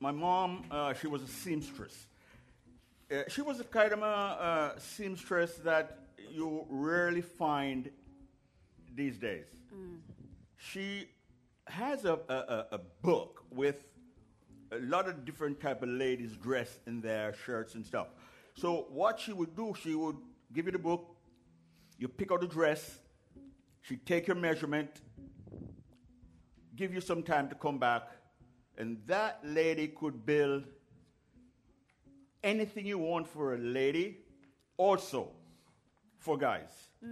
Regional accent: Jamaica; I have so many happy memories from growing up in Jamaica.

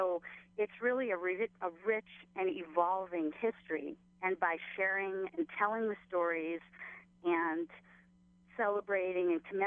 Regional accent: Boston, Massachusetts, United States; now in Koloa, United States; Actually, I did not, but I grew up in Boston, where many of the first missionaries came from.

